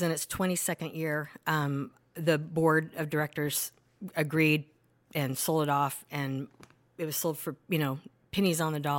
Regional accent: Oregon, United States; I was in LA for 4 years. I'm from Oregon, want to get a little closer to home.

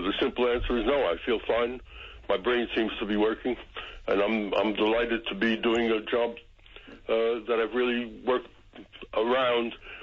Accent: United States; now in United Kingdom; I come from the United States and I can't tell you what Americans think when they realize that there's this marvelous service that they don't have to pay for

